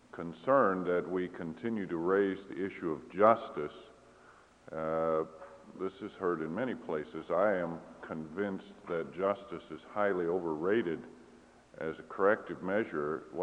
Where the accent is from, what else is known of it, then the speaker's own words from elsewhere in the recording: Kansas City, Kansas, United States; I heard you … from Kansas City, Kansas.